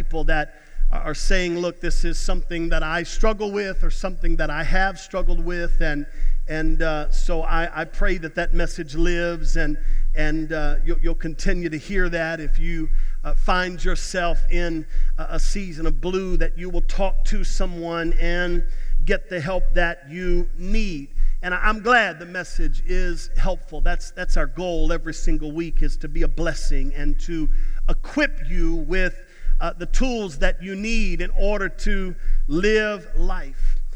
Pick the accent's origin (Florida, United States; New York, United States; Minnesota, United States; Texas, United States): Texas, United States; maybe it's just because we're from Texas and that doesn't happen very often.